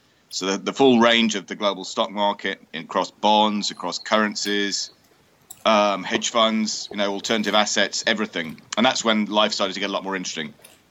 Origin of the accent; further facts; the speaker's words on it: Solihull, West Midlands, United Kingdom; So I'm from Solihull in the West Midlands.